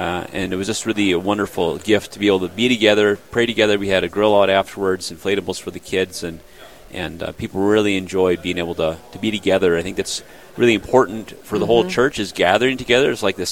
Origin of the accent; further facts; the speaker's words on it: Sisseton, South Dakota, United States; Very close to my hometown of Sisseton, South Dakota, and up here in Watertown.